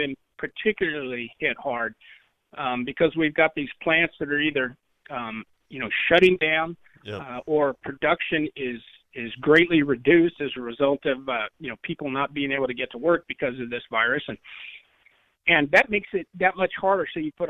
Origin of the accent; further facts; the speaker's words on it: Tarkio, Missouri, United States; I know in my hometown here in Tarkio, I have to stand on the porch to be able to get a good signal